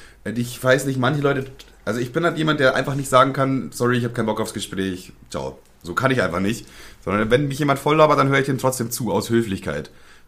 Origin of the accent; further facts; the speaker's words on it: Bavaria, Germany; als Bayer